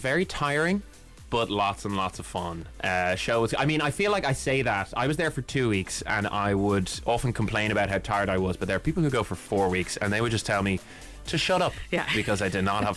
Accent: Dublin, Leinster, Ireland; I'm from Dublin, you know, grew up in Dublin.

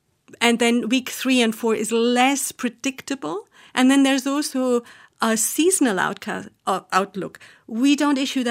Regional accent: Bavaria, Germany; English is a second language; Like in other countries where you have like snow and winter, like I come from Bavaria

